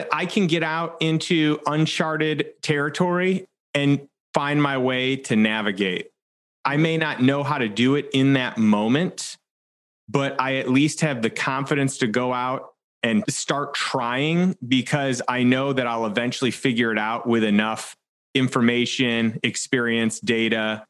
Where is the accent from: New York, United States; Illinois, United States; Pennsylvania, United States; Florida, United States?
Illinois, United States; And I had a nice small territory in my hometown, a suburb of Chicago.